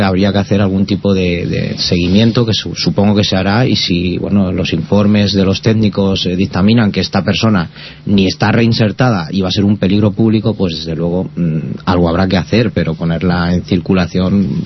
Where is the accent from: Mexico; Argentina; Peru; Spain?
Spain; Todos somos españoles, yo me siento orgulloso de ser español.